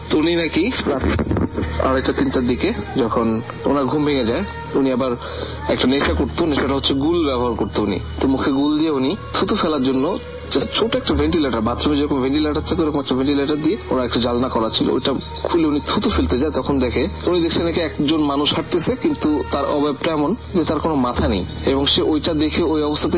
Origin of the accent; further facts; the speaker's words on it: Khulna, Khulna Division, Bangladesh; আমাদের বাড়ি অ্যাকচুয়ালি খুলনাতে। আমাদের বাড়ি ছিল টিভি বন্ডার রোডে, সে বাড়িটা এখনো আছে।